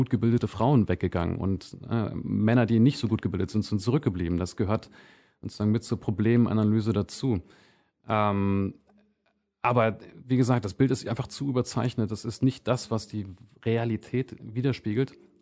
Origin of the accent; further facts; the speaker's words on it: Forst, Brandenburg, Germany; born there; Also rein geografisch bin ich ostdeutsch. Mhm. Ich bin geboren in der Lausitz, in Forst, an der Grenze zu Polen und fühlte mich lange nicht ostdeutsch.